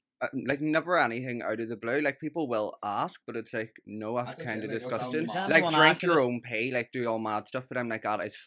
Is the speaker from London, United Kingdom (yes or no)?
no; Dundonald, Northern Ireland, United Kingdom; It wasn't Lockshore because I'm from Dundonald.